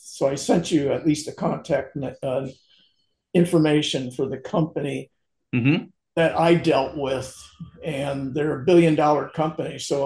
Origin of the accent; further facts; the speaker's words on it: Burbank, California, United States; Yeah, I grew up in California in Burbank, and one son lives out there, and we have property in San Jose.